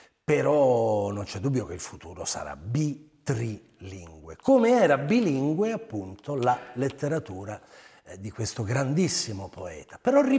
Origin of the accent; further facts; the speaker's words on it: Chile; Italian is a second language; Come cilena la definirei.